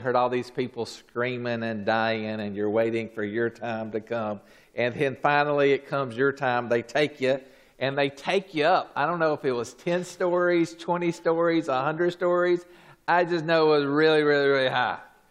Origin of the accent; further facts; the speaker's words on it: Atlanta, Georgia, United States; Growing up, I grew up in Atlanta. Atlanta, we had Six Flags Over Georgia